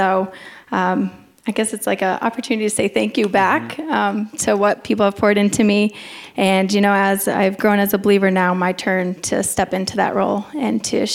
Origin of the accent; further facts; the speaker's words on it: Ellington, United States; I'm 25 years old. I was born and raised here in Ellington.